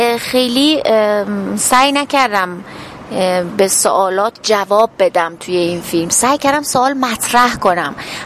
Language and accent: Persian; Khuzestan, Iran; خودم خوزستانی هستم. من یه قشقایی هستم که مامان بابام آبادان به دنیا اومدن، خودم جنگ زدم